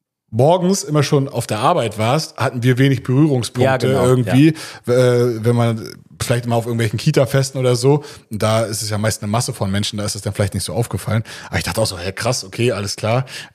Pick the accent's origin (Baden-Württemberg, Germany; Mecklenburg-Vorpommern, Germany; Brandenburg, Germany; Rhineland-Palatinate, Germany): Mecklenburg-Vorpommern, Germany; Schwerin; ich komme ja aus Schwerin, ne? Schwerin ist für mich immer Hamburger Speckgürtel, das sind 100 Kilometer.